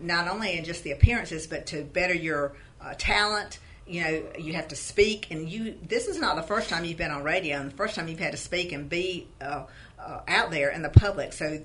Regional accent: Tifton, Georgia, United States; I was disappointed that I didn't win Miss Tifton, because I was from Tifton and I love Tifton.

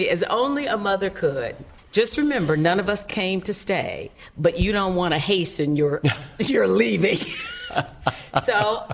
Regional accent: Smoketown, Kentucky, United States; I grew up in Smoketown, single parent.

